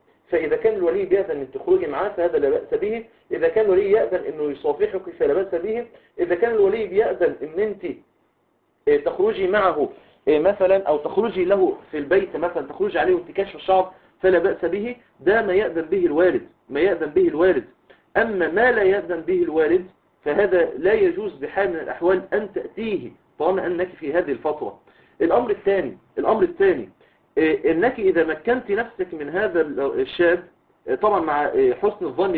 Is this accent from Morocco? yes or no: no; Egypt; فإحنا عندنا في مصر، إحنا عندنا في مصر بيتم العقد بعد كتابة العقد المدني